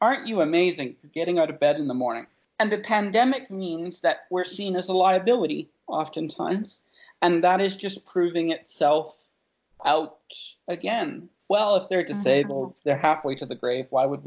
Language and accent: English; United Kingdom; I grew up in Britain and they used to call it cradle to grave care.